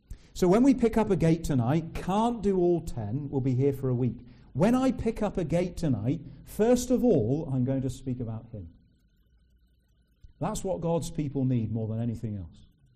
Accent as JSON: {"language": "English", "region": "South West England", "country": "United Kingdom", "said": "I came from Cornwall."}